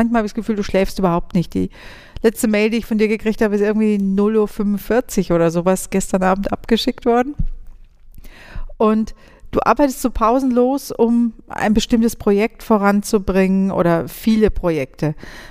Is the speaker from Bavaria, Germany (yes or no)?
yes; Bavaria, Germany; ich bin ja aus dem Landkreis Würzburg